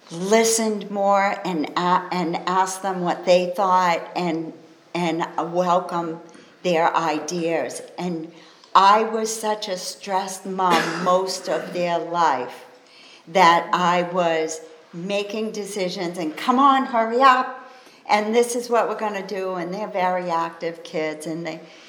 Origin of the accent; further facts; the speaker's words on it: Maine, United States; I'm from Maine, and I'm trying to get this job down in Boston.